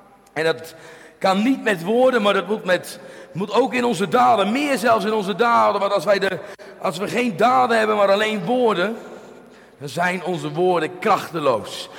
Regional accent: Spakenburg, Utrecht, Netherlands; waar ik vandaan kom in Spakenburg

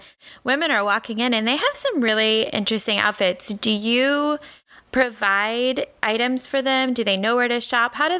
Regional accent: Michigan, United States; I'm originally from the Mitten and I have a few friends that are photographers in the state.

